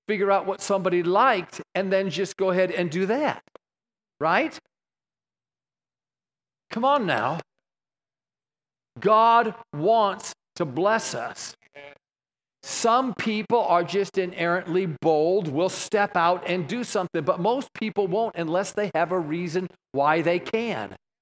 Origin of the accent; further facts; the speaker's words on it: New York, United States; I grew up in Western New York. And, you know, we grew up north of Buffalo